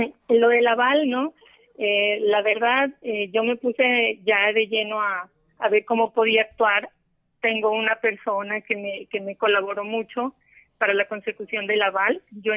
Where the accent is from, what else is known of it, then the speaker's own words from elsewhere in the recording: El Tambo, Nariño, Colombia; tengo bien arraigado mi terruño, digamos, mi Nariño, y como tal mi Tambo, ¿no? También soy administradora de empresas, estudié acá en el Tambo, hice un técnico.